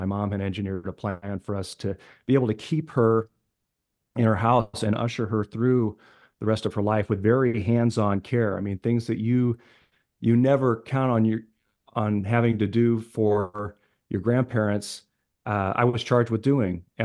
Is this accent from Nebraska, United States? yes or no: yes; Omaha, Nebraska, United States; I'm from Omaha. I don't know how many listeners are familiar with Omaha, but yeah, you know, Omaha right there in the middle of America